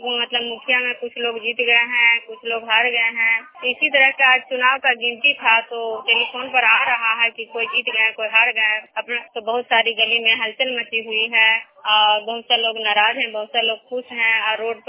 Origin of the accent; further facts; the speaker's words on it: Bishunpur, Bihar, India; मैं बिशुनपुर ग्राम खजरा पंचायत नालंदा जिला नगर नौसा प्रखंड की निवासी हूँ।